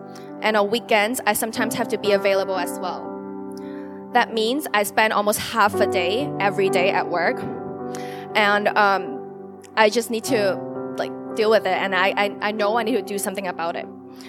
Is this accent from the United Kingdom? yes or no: no; Hong Kong; Growing up in Hong Kong, I've always heard how crazy working culture could be in the city.